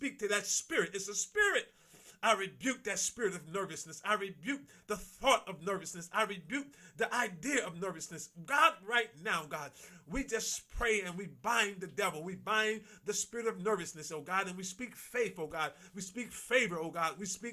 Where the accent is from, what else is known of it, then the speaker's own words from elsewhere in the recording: Newark, New Jersey, United States; My sister can attest to this, growing up in Newark, New Jersey, in the projects in the 60s and the 70s, seeing the turmoil, seeing the riots